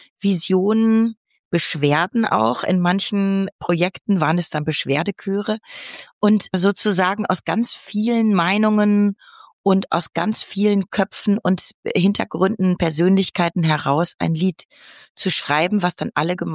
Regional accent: North Rhine-Westphalia, Germany; moved away; Ich komme ja aus Ostwestfalen, aber da musste ich natürlich auch ganz früh wegziehen, weil es waren halt die Art von ländlichen Gebieten, wo Jugendliche nicht so viel Mitspracherecht hatten

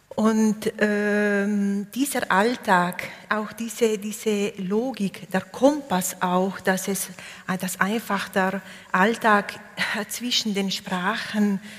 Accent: Trentino-Alto Adige, Italy; first language Ladin; German is a second language; als ladinische Person bin ich eben in Südtirol aufgewachsen, in Italien, also dreisprachig. Und es war aber auch so, dass während wir in der Familie eben Ladinisch gesprochen haben und immer noch

